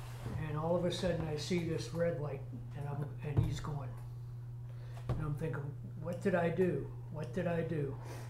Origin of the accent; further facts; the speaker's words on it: Ohio, United States; I said, I'm from Ohio. This is my brother-in-law's car